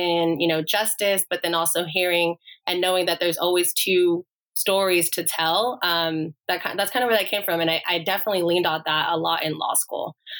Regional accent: Texas, United States; I really always just say I'm from Texas. Because I grew up literally living all over. My dad was a prison warden for the state of Texas.

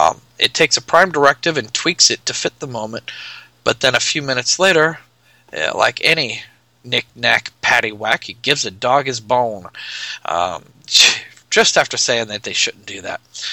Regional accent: Nebraska, United States; from Nebraska.

